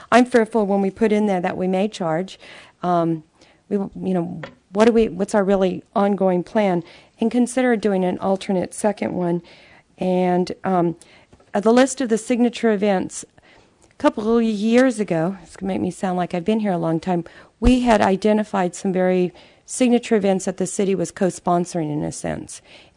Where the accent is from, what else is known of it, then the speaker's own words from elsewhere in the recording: Texas, United States; accent: Texas; that's my Texas accent